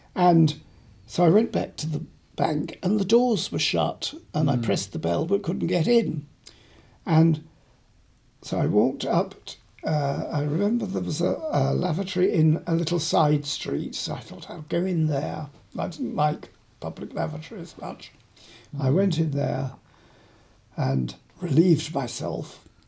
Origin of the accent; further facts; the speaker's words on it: South East England, United Kingdom; moved away as an adult; I was brought up in Hampshire